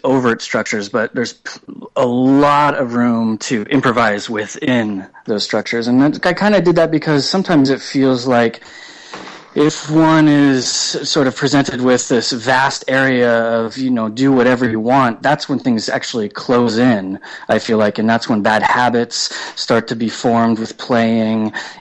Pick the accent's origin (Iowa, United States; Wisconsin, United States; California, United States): California, United States; Eureka; also born or lived in Santa Cruz / San Francisco; I grew up in Humboldt County, actually, in Eureka, California.